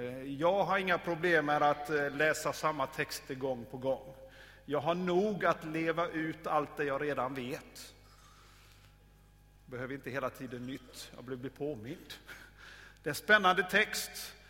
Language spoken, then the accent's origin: Swedish; Småland, Sweden; accent: Småland; Går det bra med mitt småländska förresten?